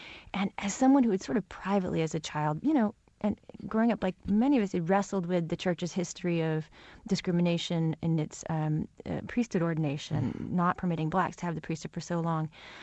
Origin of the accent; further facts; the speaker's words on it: California, United States; Southern California. And I thought I was going to go to BYU. And I was going to finally, because I grew up a minority in Southern California, I was going to go to the center of Zion, right, where everyone would understand me.